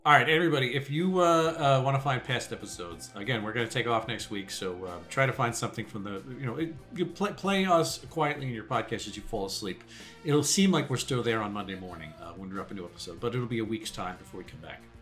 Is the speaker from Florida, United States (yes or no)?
no; Farmingville, New York, United States; When I grew up in Farmingville and I went